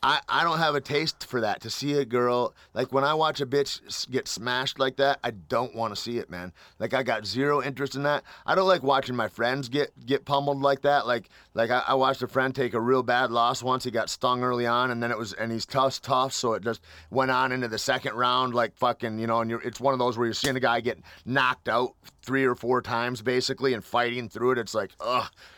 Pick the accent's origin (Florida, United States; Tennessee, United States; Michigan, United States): Michigan, United States; No, I grew up in Michigan, but I've been in New Mexico since early 90s